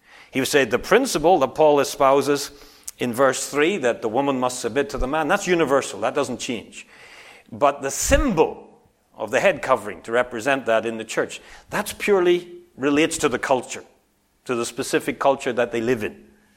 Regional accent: Northern Ireland, United Kingdom; the church that I grew up in Northern Ireland

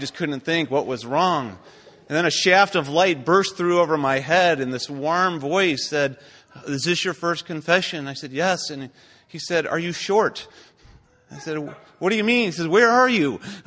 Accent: Toledo, Ohio, United States; also born or lived in New Jersey; I was born in New Jersey. I never had time to pick up the language, but I found myself growing up for the first 10 years of my life in Toledo, Ohio.

